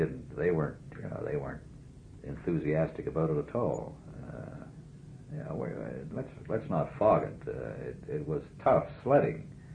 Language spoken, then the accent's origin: English; Wales, United Kingdom; I was a unilingual Englishman who or English speaking, I'm a Welshman, really.